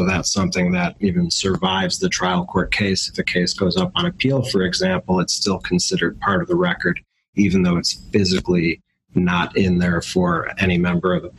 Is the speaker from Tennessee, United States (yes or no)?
no; Northbrook, Illinois, United States; I grew up in Northbrook, Illinois.